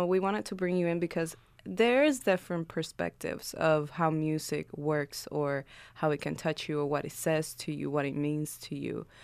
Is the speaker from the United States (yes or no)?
no; Dominican Republic; I'm a Hispanic, but I'm Caribbean because I'm from the Caribbean, because that's where right. the Dominican Republic is.